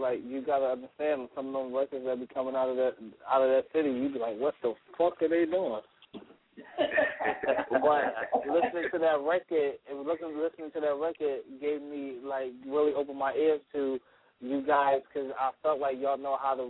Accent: Philadelphia, Pennsylvania, United States; Because I'm from Philly, so we all know him.

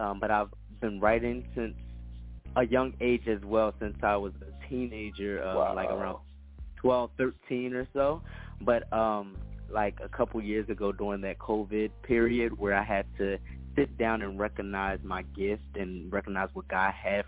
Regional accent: Philadelphia, Pennsylvania, United States; I am 17 years old. I go to school in Pennsylvania. However, I'm from Philadelphia.

